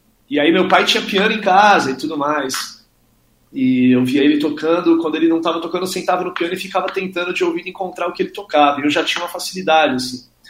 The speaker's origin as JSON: {"language": "Portuguese", "town": "Santos", "region": "São Paulo", "country": "Brazil", "said": "Eu cheguei a fazer aula numa escola lá em Santos, né? Que eu sou de Santos."}